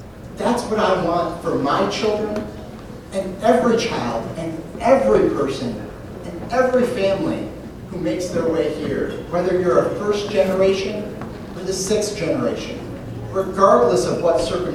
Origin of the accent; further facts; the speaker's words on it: Des Moines, Iowa, United States; I grew up here in Des Moines. I'm a proud product of the Des Moines Public Schools.